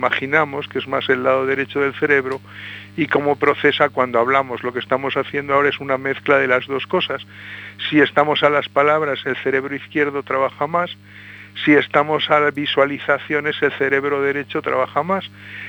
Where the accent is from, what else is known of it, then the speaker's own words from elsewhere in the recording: Valencia, Valencian Community, Spain; born there; Pues nací en Valencia